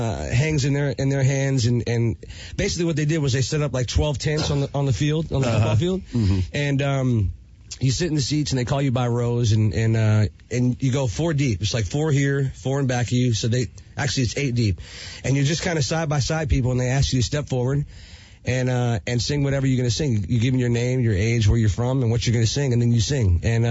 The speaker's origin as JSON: {"language": "English", "town": "Richmond", "region": "Virginia", "country": "United States", "said": "I'm 27 years old and I'm from Richmond, Virginia."}